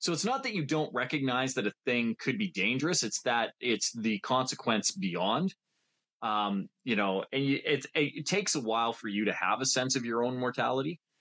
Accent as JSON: {"language": "English", "town": "High River", "region": "Alberta", "country": "Canada", "tie": "born or raised there", "said": "where I grew up in High River, it used to be a staging ground, an airfield for the battle in the Pacific."}